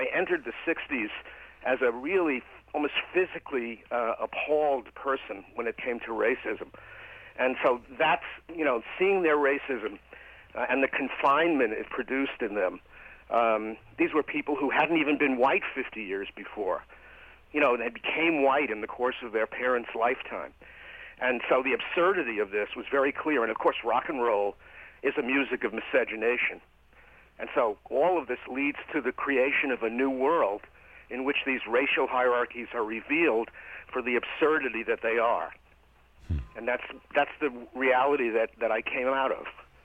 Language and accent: English; Bronx, New York, United States; in addition to all the sort of wonderful passion and loyalty and warmth of those people who I grew up with, they were also very violent and racist.